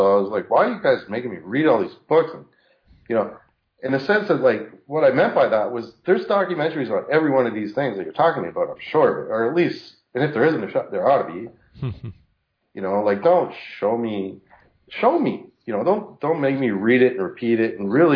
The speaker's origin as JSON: {"language": "English", "country": "Canada", "said": "I'm from Canada, so socialism and all this stuff"}